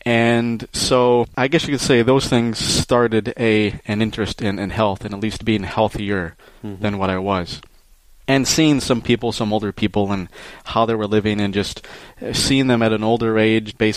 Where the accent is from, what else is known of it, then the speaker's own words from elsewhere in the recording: Michigan, United States; born there; And, of course, I was born in Michigan, so I consider Michigan my home. I've moved away several times, but I always seem to move back.